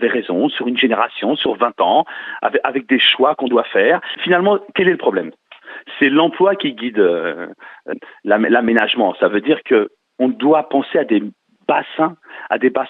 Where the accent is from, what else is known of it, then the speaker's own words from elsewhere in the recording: Île-de-France, France; parce que je suis de Seine-Saint-Denis.